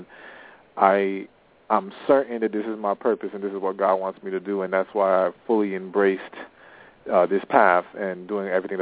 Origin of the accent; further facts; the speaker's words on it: Miami, Florida, United States; also born or lived in New York; now in Atlanta, United States; I was born in New York, but raised in Miami, Florida, and now reside in the Atlanta area.